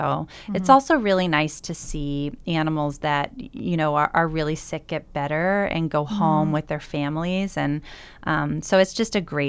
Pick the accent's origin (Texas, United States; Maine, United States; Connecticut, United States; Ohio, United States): Texas, United States; Well, I'm from Texas, but I really love the Northeast, so I'm happy to be up here.